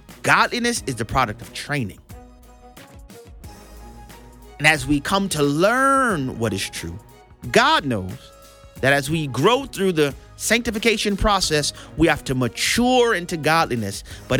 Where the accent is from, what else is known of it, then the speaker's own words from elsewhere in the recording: Louisiana, United States; And to add insult to injury, she's from my home state. You know, I'm like, nah, not from Louisiana with this kind of squeamishness.